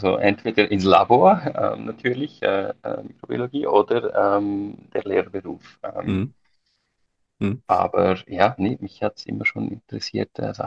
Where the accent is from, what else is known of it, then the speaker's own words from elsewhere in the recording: Switzerland; Ich komme aus der Schweiz.